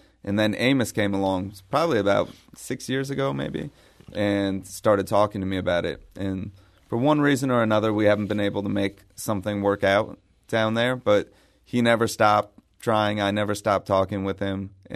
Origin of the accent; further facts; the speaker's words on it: Washington, District of Columbia, United States; We were looking at Washington, D.C., which is my hometown